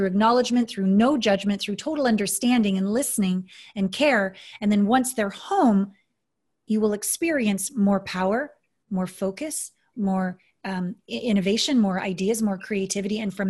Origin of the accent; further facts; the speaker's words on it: Canada; And I'm Canadian.